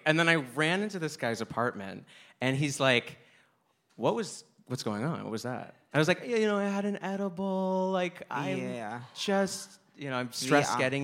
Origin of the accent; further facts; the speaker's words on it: Canada; I'm from Canada.